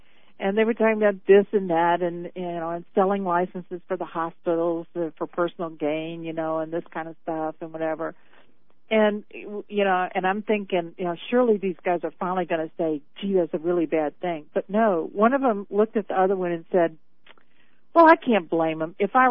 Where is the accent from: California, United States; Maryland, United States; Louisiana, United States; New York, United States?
Louisiana, United States; I come from Louisiana and was on a bus one day waiting for it to take off